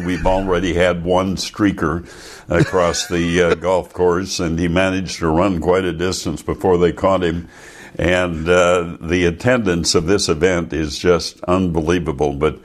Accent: Ontario, Wisconsin, United States; In Ontario, Wisconsin, where I grew up near La Crosse, 4th of July celebration, they always had a grease pole.

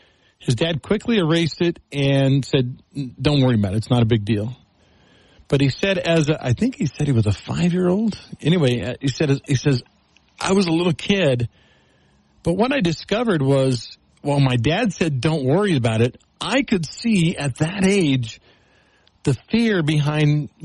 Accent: Texas, United States; I grew up in what members of the church called the mission field. I grew up in Texas.

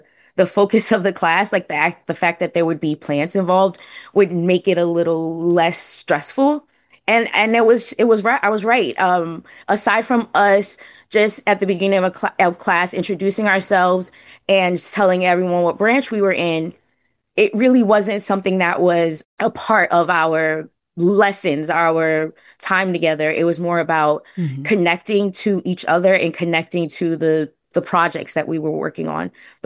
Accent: Brooklyn, New York, United States; born or raised there

